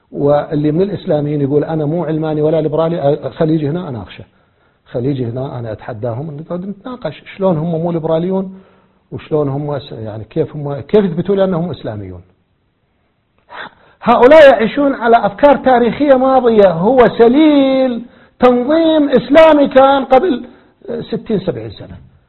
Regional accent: Iraq; الشيوعيون عندنا بالعراق يثقفون إلى أحزابهم بالانتخابات

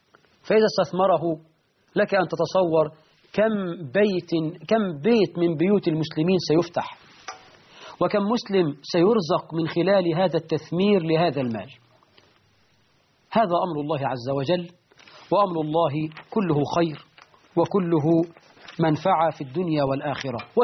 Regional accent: Egypt; في عرفنا كمصريين في الطبقة المتوسطة

